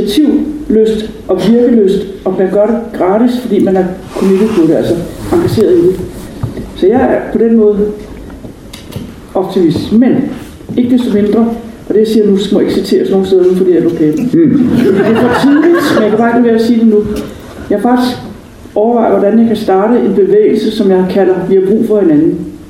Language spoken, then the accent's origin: Danish; Zealand, Denmark; jeg kommer helt ned fra Syddanmark, fra Falster, vi kan nok høre